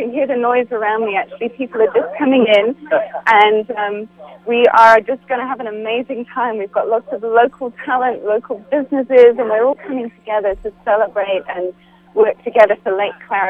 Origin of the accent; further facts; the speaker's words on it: England, United Kingdom; I'm from England.